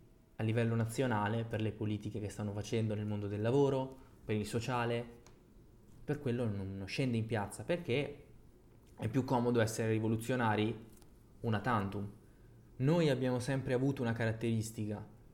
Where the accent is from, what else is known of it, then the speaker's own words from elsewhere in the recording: Emilia-Romagna, Italy; Io sono emiliano, vivo in una città che è stata l'unica provincia che per distacco ha fatto vincere il centrodestra anziché il centrosinistra.